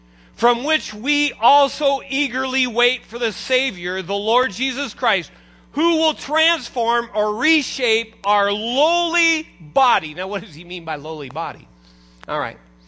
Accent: United States; I'm an American, and I have certain rights.

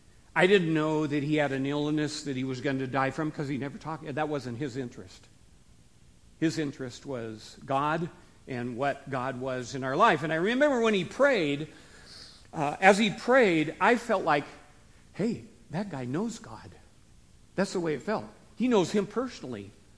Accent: Seattle, Washington, United States; you guys remember I'm from the Seattle area, okay? And so we lived on Puget Sound.

